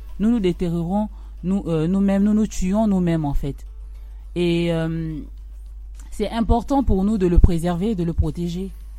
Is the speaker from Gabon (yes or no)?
yes; Port-Gentil, Ogooué-Maritime, Gabon; born there; notre objectif n'est pas juste la ville de Port-Gentil, donc ma ville natale, mais le Gabon et l'Afrique.